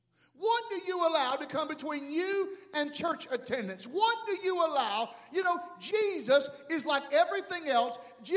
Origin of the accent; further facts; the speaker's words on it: Kushla, Alabama, United States; And I told him, "I'm from Kushla, and I know crazy."